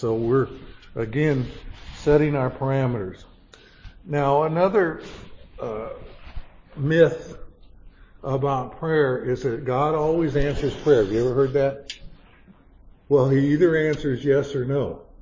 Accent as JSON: {"language": "English", "town": "Irving", "region": "Texas", "country": "United States", "tie": "born or raised there", "said": "And I come from the South, where before football games, when I was in junior high, played football, and they would have a prayer."}